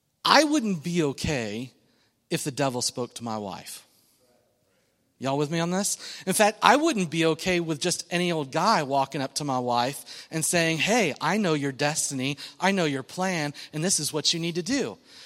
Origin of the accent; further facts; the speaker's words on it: Yakima, Washington, United States; born there; I love Washington. It's where I was born. And I was born in Yakima, Washington.